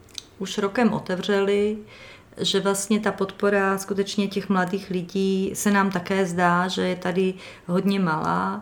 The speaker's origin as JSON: {"language": "Czech", "region": "southern Slovakia", "country": "Slovakia", "said": "Možná je to proto, že pocházím z vesnice, ze Slovenska, z jižního"}